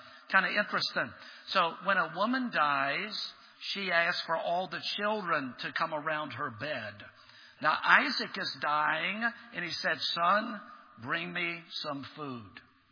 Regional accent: Baton Rouge, Louisiana, United States; now in California, United States; I'm from Baton Rouge, Louisiana, so I'm from the deep south. And now I'm a missionary to the state of California.

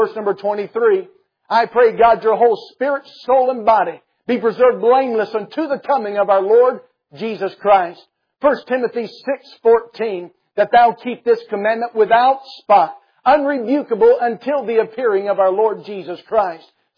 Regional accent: North Carolina, United States; I'm from North Carolina. I talk about Southerners because I are one. And growing up in North Carolina

